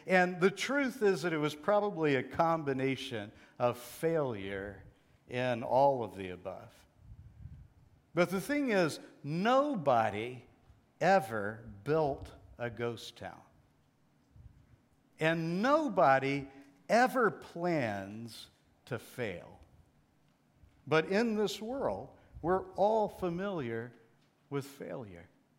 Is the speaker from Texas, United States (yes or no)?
yes; Texas, United States; There's a city near my hometown where I grew up in Texas.